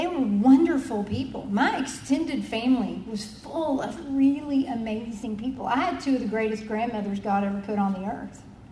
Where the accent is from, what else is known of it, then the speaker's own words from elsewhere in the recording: Austin, Texas, United States; Now, I grew up in Austin, Texas in the late 60s and 70s, and when my folks went out, we went with them.